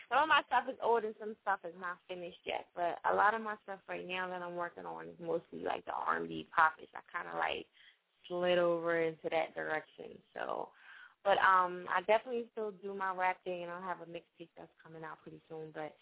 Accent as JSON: {"language": "English", "region": "New Jersey", "country": "United States", "lives_now": "Shawhan, United States", "said": "I'm originally from Jersey, but I live in Shawhan, so."}